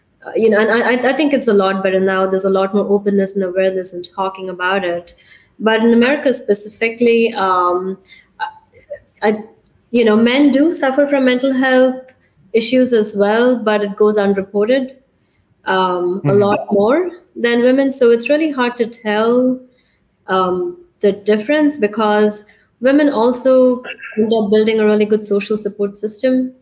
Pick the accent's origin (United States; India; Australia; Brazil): India; I'm Indian. I'm originally from India.